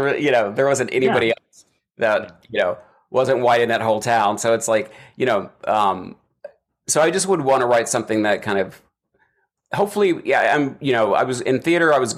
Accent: Kentucky, United States; I grew up in Eastern Kentucky. I'm like this 14-year-old hillbilly.

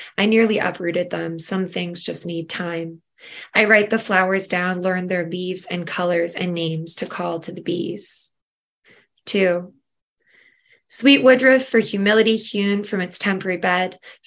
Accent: Amherstburg, Ontario, Canada; So I'll read another, so to give the county some love, because I grew up in Amherstburg, this is my county poem.

